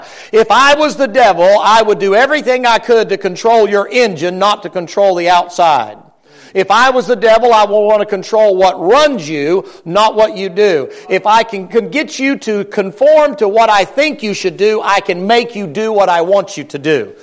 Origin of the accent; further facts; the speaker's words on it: Florida, United States; I'm from Florida, so I'm up here, so I'm bundled up like a stinking snow bunny